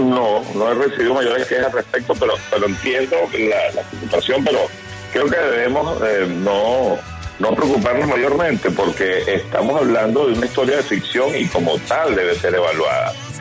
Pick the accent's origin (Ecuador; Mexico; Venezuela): Venezuela; bueno, yo soy venezolano